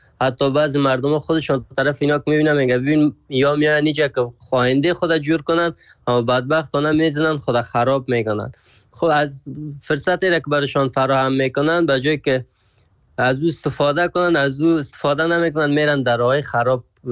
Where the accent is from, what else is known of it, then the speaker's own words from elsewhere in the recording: Afghanistan; از افغانستان هستم